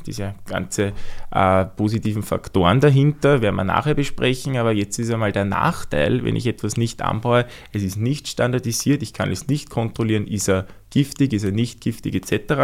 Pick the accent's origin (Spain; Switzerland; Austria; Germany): Austria; Lower Austria; wie man vielleicht hört auch von meinem Akzent, ich bin aus Österreich und zwar aus Niederösterreich.